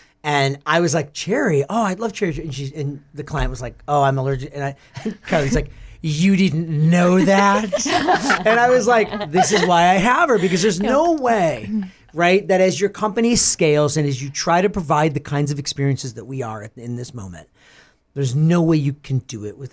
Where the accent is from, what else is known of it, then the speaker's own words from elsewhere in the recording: Midwest, United States; I grew up in the Midwest picking cherries with my grandmother.